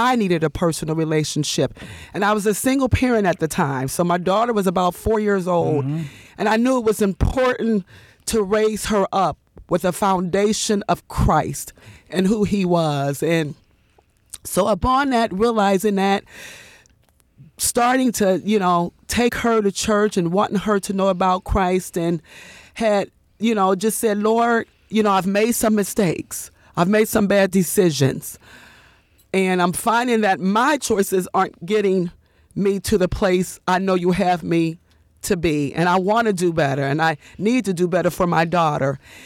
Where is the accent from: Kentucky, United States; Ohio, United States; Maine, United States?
Ohio, United States; Steubenville; now in Akron, United States; And I'm not originally from Akron. I'm actually from a small town called Steubenville. Mm-hmm. So moved to Akron as a college student.